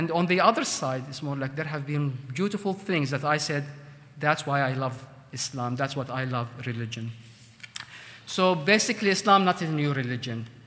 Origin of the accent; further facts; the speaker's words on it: Jordan; living and growing up in Jordan, I was indoctrinated with the religion.